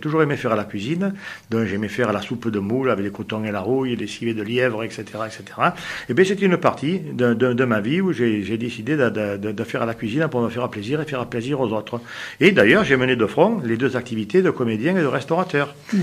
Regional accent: Marseille, Provence-Alpes-Côte d'Azur, France; born there; je suis né au milieu des années 50, en 1956 plus précisément, à un jet de pierre du Vieux-Port. Mais je suis originaire d'Armissan du côté de mon grand-père maternel

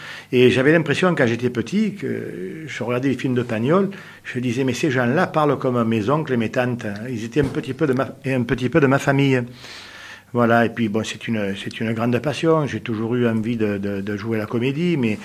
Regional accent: Marseille, Provence-Alpes-Côte d'Azur, France; born there; je suis né au milieu des années 50, en 1956 plus précisément, à un jet de pierre du Vieux-Port. Mais je suis originaire d'Armissan du côté de mon grand-père maternel

